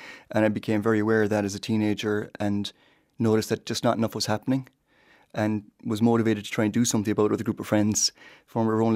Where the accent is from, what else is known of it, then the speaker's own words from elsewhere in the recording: East Ferry, Munster, Ireland; I grew up outside Middleton, near the water, a place called East Ferry.